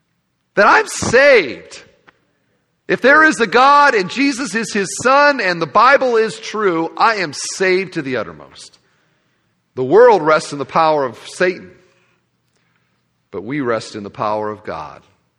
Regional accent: Iowa, United States; I'm a guy from Iowa.

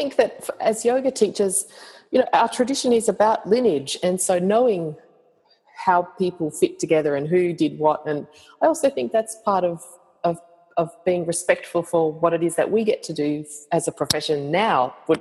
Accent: Australia; accent: Australian; Help translate my Australian accent.

